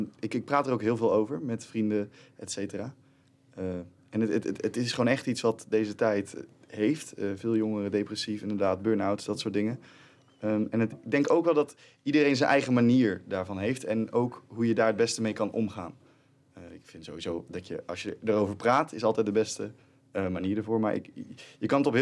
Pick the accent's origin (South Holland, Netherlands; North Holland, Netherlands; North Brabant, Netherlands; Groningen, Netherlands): North Brabant, Netherlands; Welberg; Geboren en getogen in de Welberg.